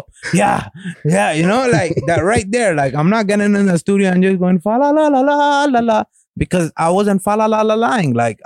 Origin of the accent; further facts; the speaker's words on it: Pakistan; And then I'm going to go to Pakistan, my home country, try shooting some shit over there, you know?